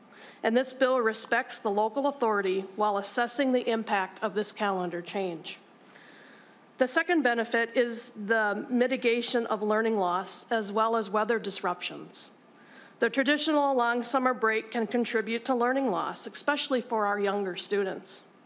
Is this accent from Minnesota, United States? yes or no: yes; Ellsworth, Minnesota, United States; The needs of Shakopee are not the same as my hometown district of Ellsworth, which is in the far southwest corner of the state in a town of about 500 people.